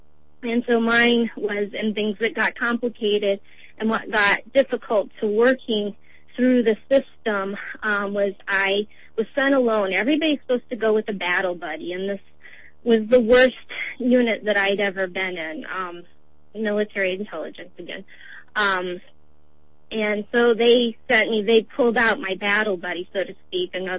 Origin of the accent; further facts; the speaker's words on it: Iowa, United States; I grew up in Iowa, a small farm. I grew up, my family had, you know, public assistance.